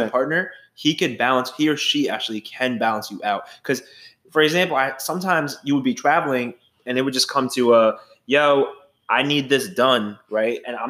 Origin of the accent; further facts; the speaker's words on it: India; born there; I was born in India, right?